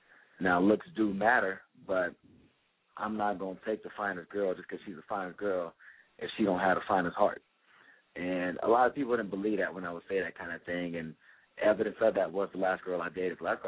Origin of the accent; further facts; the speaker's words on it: Houston, Texas, United States; Now, growing up in Houston, I got a black mom. I got a black daddy.